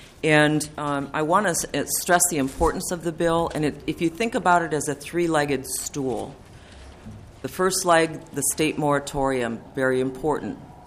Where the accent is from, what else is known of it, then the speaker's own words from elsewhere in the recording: Frontenac, Minnesota, United States; I'm from Frontenac, Minnesota.